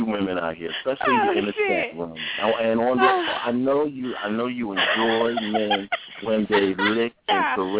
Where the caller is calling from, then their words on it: Rosedale, Maryland, United States; calling from Rosedale, Maryland.